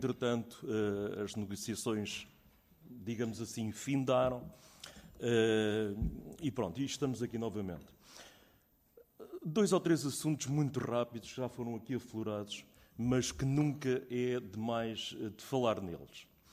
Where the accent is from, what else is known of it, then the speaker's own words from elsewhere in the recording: Figueira da Foz, Coimbra, Portugal; eu sou da Figueira da Foz